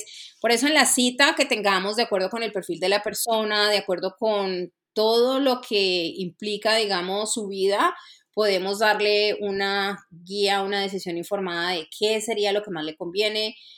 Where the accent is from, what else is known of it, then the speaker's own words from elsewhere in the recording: Chile; Y para ese caso, por ser de Chile, pues pido un ETA